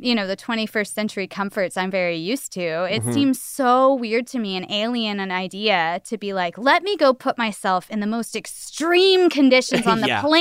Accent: Georgia, United States; But of course, I'm from Georgia where we rarely go under 30.

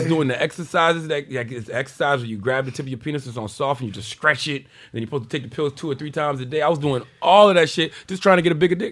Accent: South Carolina, United States; I'm from South Carolina.

